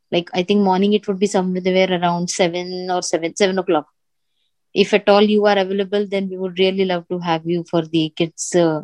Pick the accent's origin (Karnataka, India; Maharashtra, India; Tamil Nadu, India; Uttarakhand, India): Maharashtra, India; Pune; because I'm also from Pune. I'm also located in Pune.